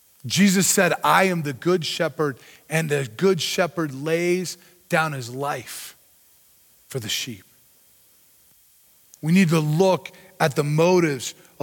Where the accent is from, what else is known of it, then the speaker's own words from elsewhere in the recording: Colorado, United States; also born or lived in East Coast; Think about a reef. I grew up in Colorado. Not a lot of big reefs here that I know of. Lived on the East Coast for a while